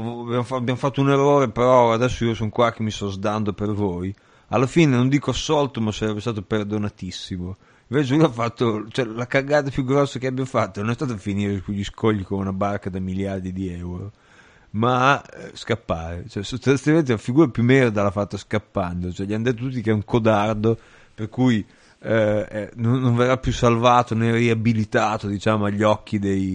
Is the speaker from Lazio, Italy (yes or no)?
no; Ravenna, Emilia-Romagna, Italy; accent: Ravenna dialect; parlano lo stesso mio dialetto, visto che sono di Ravenna.